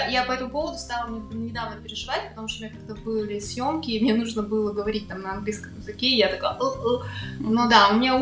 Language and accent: Russian; Kazakhstan; now in Berlin, Germany; Я из Казахстана. В Берлине я живу с 2016 года, я первый раз сюда приехала, но постоянно с 2018 года.